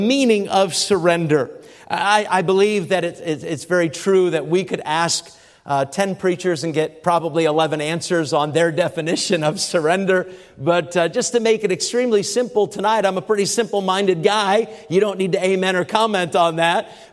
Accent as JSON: {"language": "English", "region": "New Hampshire", "country": "United States", "tie": "born or raised there", "said": "driving all the way home into the wee hours of the morning to New Hampshire, my home state."}